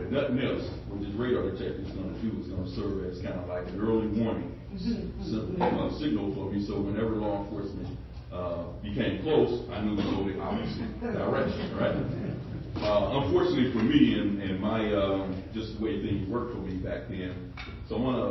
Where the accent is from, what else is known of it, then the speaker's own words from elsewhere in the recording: United States; So when I was a youngster growing up in North County, I used to get pulled over and get stopped all the time.